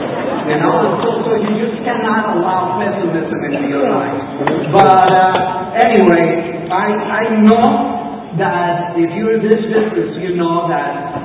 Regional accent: Colombia; moved away as an adult; I'm originally from Colombia, and I arrived here about 35 years ago.

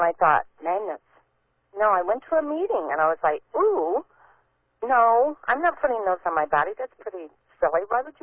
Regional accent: Illinois, United States; I grew up in Illinois, 2 hours from Jack, which is amazing that we met down here decades later. But grew up without a lot of money. My dad worked in a steel mill.

